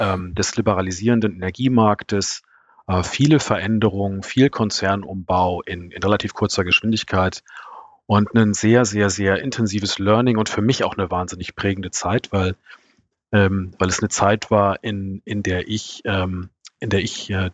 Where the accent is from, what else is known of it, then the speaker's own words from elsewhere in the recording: Northern Germany, Germany; In den 70er Jahren geboren und auf dem Land, in Norddeutschland, wirklich auf dem Plattenland, ein Landmensch.